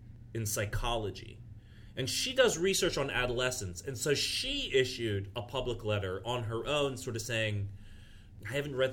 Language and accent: English; Virginia, United States; And there's a lot of that going around back in my home state of Virginia.